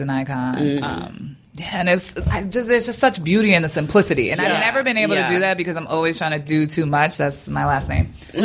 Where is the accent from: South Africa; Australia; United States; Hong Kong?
United States; New York; because I come from a very loud, we're from New York, loud.